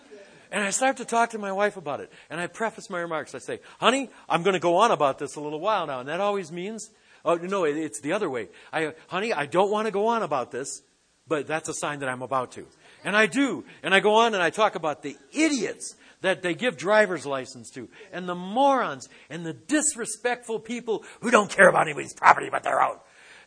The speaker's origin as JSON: {"language": "English", "town": "Detroit", "region": "Michigan", "country": "United States", "said": "And I just want it to look good because I'm from Detroit. And everybody back there, their cars looked good. You know, you're a Detroiter."}